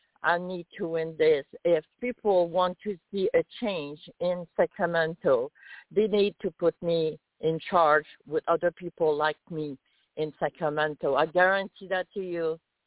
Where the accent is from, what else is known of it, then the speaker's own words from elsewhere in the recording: Canada; first language French; English is a second language; I myself, I'm from Canada. I'm a foreign person.